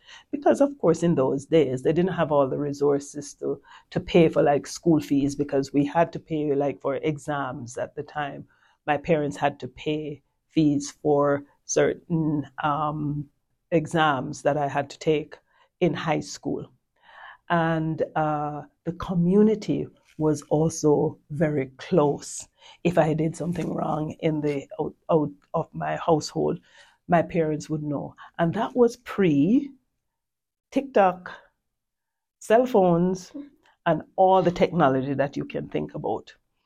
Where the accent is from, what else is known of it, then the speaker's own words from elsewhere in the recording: Saint Mary, Jamaica; now in Calgary, Canada; Originally, I am from Jamaica. I came to Canada in 1993. Never forget that.